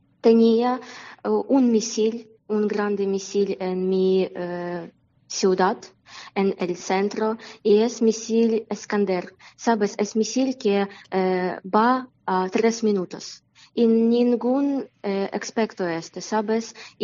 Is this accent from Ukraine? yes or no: yes; Ukraine; Spanish is a second language; moved away as an adult; now in Cantabria, Spain; Como todos ucranianos, necesitaba ver en cielo y ver si es misil a mi casa o no, y si necesitaba bajar a Soltano, y cada día alarma, y cada día estaba nervioso.